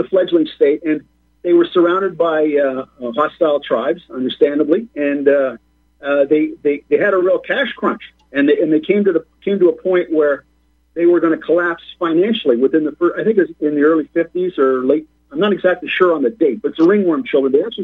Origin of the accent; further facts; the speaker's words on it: Canada; And as I said, I'm a Canadian.